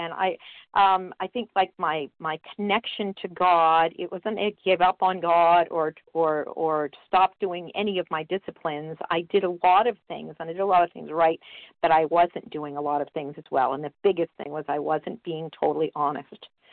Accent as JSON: {"language": "English", "region": "New Hampshire", "country": "United States", "said": "I am from New Hampshire."}